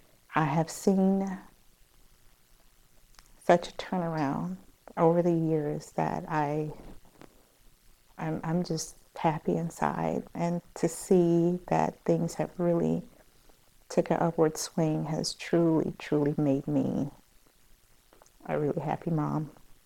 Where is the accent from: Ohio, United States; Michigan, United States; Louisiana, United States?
Louisiana, United States; We're from Louisiana, so we do a lot of that.